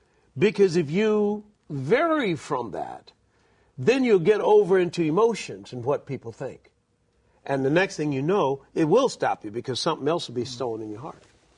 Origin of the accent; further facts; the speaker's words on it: Alabama, United States; I was brought up in Alabama, and they had something called a black mulberry tree.